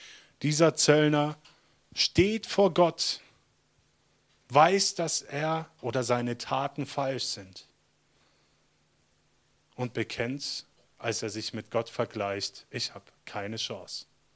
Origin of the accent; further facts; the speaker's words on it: Baden-Württemberg, Germany; ich komme aus dem Schwabenland, da glänzen die Fassaden und die Audis und Mercedes auch.